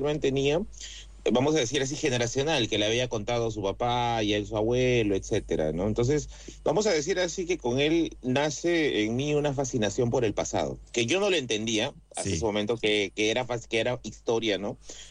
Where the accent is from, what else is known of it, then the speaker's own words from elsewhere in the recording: Tacna, Peru; yo vengo de la zona de Tacna, que es una zona sur del Perú